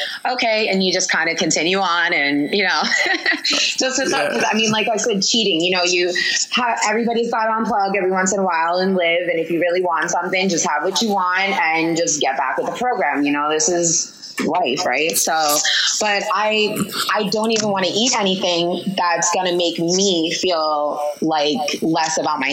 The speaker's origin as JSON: {"language": "English", "town": "Long Island", "region": "New York", "country": "United States", "said": "But just like a little thing, we're Italian. We're from Long Island, Italian people."}